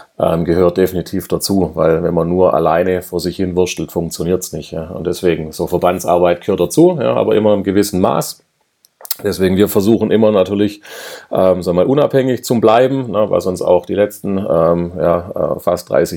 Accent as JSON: {"language": "German", "region": "Swabia", "country": "Germany", "said": "weil ich bin ja Schwabe, ja. und wir Schwaben."}